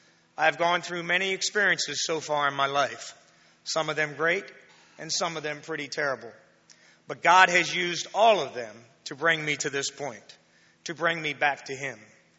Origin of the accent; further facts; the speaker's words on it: Marietta, United States; I grew up here in Marietta as a boy. I attended CBC back when it was known as Congregational Bible Church.